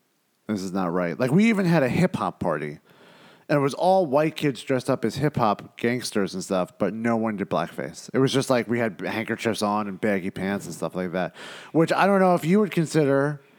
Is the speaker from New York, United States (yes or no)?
yes; New York, United States; I grew up in New York and, you know, I grew up in Brooklyn, Long Island, upstate New York.